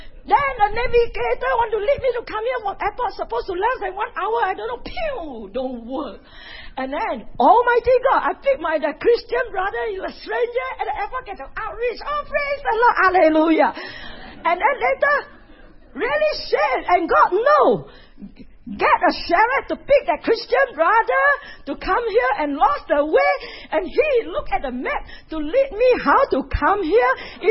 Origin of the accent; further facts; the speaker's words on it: California, United States; I come from Southern California